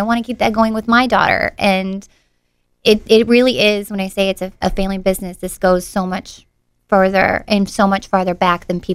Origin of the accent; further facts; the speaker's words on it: Peoria, Illinois, United States; I grew up here in Peoria.